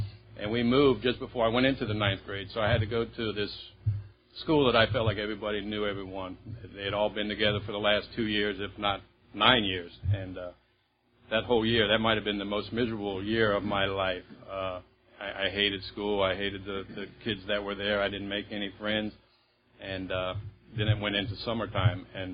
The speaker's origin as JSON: {"language": "English", "town": "Columbus", "region": "Ohio", "country": "United States", "tie": "born or raised there", "said": "I was born and raised in Columbus, Ohio, the youngest of six children."}